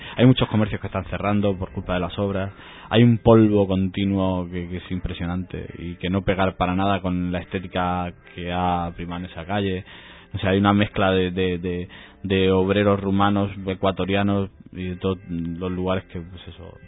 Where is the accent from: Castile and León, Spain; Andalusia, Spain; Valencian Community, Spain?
Valencian Community, Spain; Orihuela; una actividad muy muy arraigada en mi pueblo, en Orihuela, y en la zona de Alicante